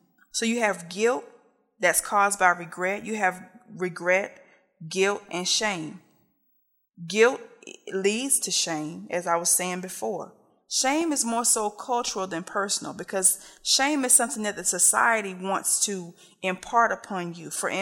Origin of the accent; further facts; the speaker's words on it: Kinston, North Carolina, United States; accent: Kinston accent; also born or lived in Atlanta; you're going to hear my Kinston accent plus my Atlanta accent trying to get the Collie Park on.